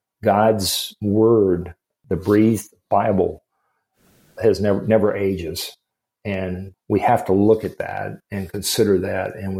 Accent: San Antonio, Texas, United States; when I grew up in San Antonio, Highway 35 was this massive highway

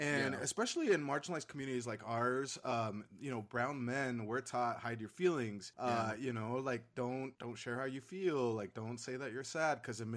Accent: Caldwell, Idaho, United States; I grew up in Caldwell, which is half Latino population, half primarily white population.

